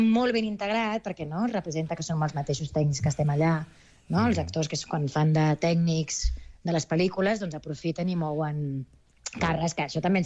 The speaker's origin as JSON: {"language": "Catalan", "town": "Argentona", "region": "Catalonia", "country": "Spain", "said": "Jo soc d'Argentona i tinc una amiga d'aquí"}